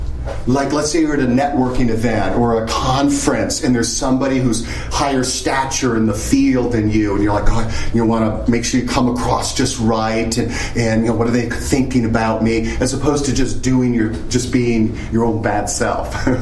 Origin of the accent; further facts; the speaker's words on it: Connecticut, United States; So I went to graduate school at Orono. I grew up in Connecticut. Went to Orono for grad school to become a wildlife biologist.